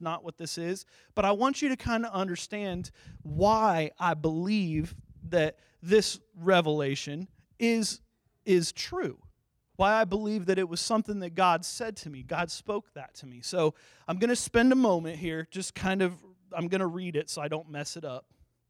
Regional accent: Warsaw, Indiana, United States; was the worship leader at the church that I grew up at in Warsaw, Indiana. Not just one in Poland, there's one in Indiana too.

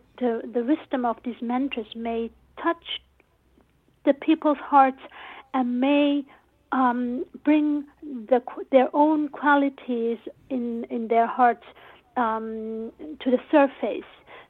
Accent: Switzerland; as you know, I did not grow up in Tibet. I grew up in Switzerland, mm-hmm. and so I carry the two worlds in within me.

